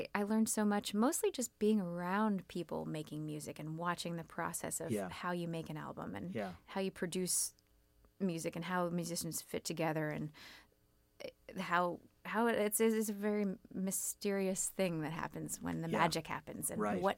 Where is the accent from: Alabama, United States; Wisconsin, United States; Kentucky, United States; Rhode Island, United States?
Kentucky, United States; moved away as an adult; now in New York, United States; I was from Kentucky. I was living in Kentucky, and I only applied to New York City colleges.